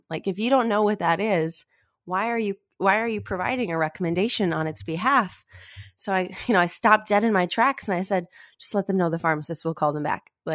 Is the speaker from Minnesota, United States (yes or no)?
yes; Minnesota, United States; I returned home to my home state of Minnesota